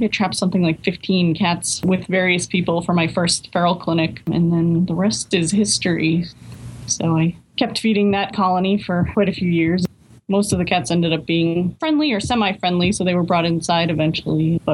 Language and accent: English; Newburyport, Massachusetts, United States; So as I noted in the bio, I grew up in Newburyport